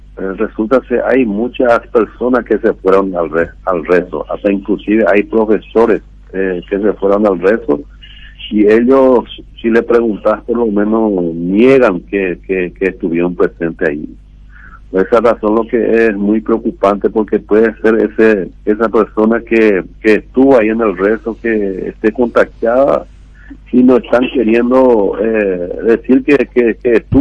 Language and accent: Spanish; Paraguay; como paraguayo, que estamos bien.